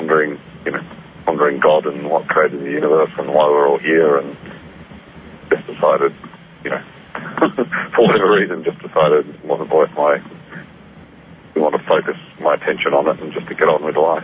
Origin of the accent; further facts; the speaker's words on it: Tasmania, Australia; also born or lived in Sydney; I was born in Sydney, Australia, and grew up in Tasmania, actually.